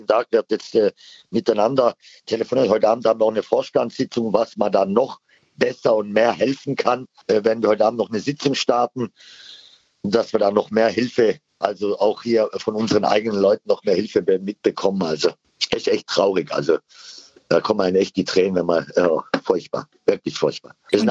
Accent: Turkey; Erstmal nicht nur, weil ich selber Landsmann bin, aus der Türkei bin

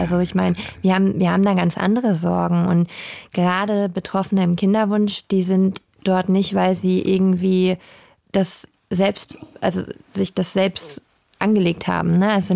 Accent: Lower Saxony, Germany; ich komme ja aus Ostfriesland und ich habe früher dort immer mit einer Fotografin Bilder gemacht.

